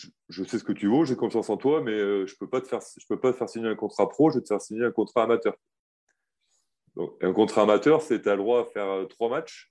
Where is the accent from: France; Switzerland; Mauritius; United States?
France; Gramat, Occitanie; j'ai grandi dans le Lot, à Gramma, à côté de Rocamadour.